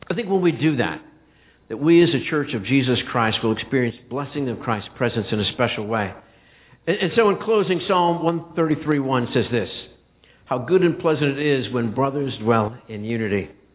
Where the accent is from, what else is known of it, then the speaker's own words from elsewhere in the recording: Pennsylvania, United States; So someone will say, how about those Steelers? Because we're all from Pennsylvania.